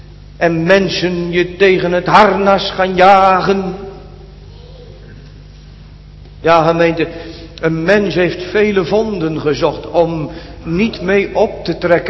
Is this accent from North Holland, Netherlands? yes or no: no; Urk, Flevoland, Netherlands; Ik kom zelf van Urk.